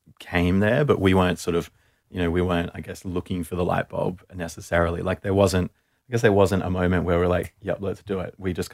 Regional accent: Perth, Western Australia, Australia; Like we'd, you know, had the freedom of growing up in Perth.

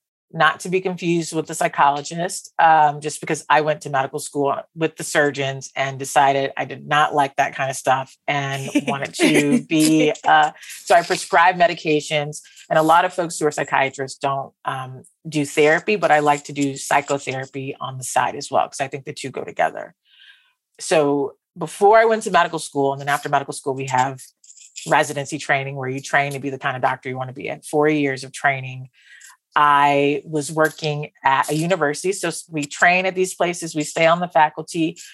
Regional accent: West Palm Beach, Florida, United States; And I'm from West Palm Beach, Florida.

